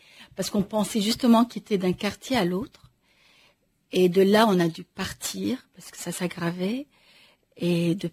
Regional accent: South Governorate, Lebanon; also born or lived in Conakry, Guinea; Du coup, j'ai grandi au Liban. C'est-à-dire, moi, j'ai ouvert les yeux au Liban.

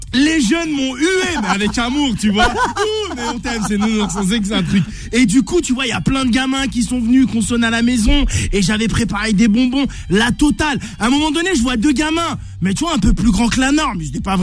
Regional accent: Morocco; Voilà, je suis marocain.

